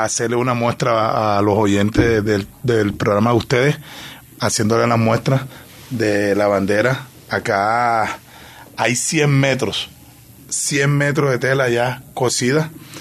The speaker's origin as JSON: {"language": "Spanish", "town": "Barranquilla", "region": "Atlántico", "country": "Colombia", "said": "somos barranquilleros, que somos junioristas"}